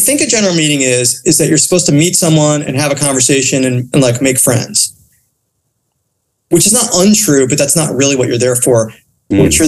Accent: Connecticut, United States; So I grew up in Connecticut and I was a lawyer and I hated being a lawyer so much.

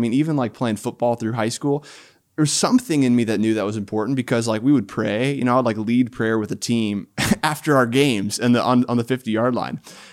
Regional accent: Illinois, United States; But shortly after, moved to Illinois. So I grew up in Illinois and youngest of five kids

